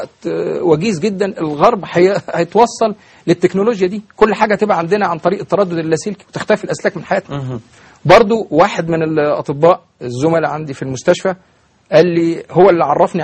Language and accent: Arabic; Egypt; منهج التعليم عندنا في مصر